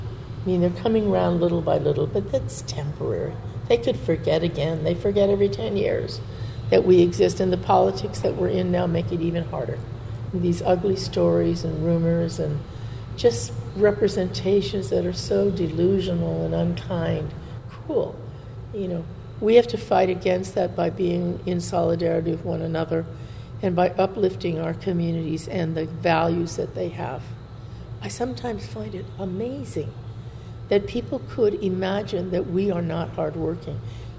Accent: United States; I mean, I always claim being Chicana, and sometimes people say, why do you use that word?

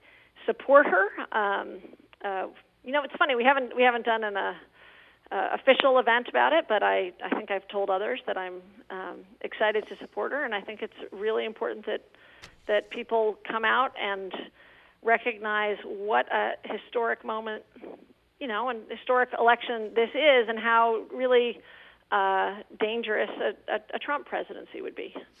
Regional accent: Vermont, United States; I grew up in Windsor County in a farming community in rural Vermont, and we always had guns

